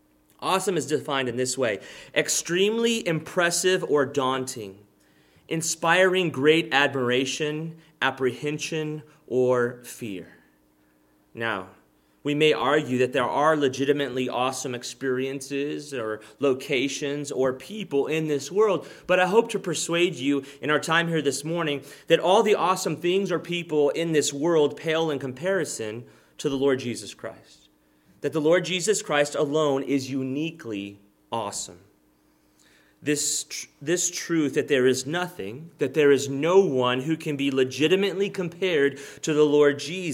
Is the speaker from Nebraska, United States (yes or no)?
no; Texas, United States; it reminded me of one of my favorite words from growing up in South Texas, carne guisada.